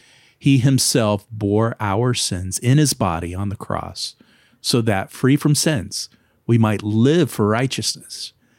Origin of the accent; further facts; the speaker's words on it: Kentucky, United States; now in North Carolina, United States; I'm from Kentucky. Oh, I live in North Carolina now.